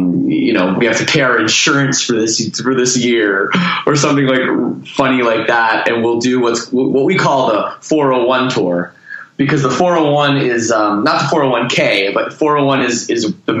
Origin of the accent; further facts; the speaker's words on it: Toronto, Ontario, Canada; I'm from Toronto.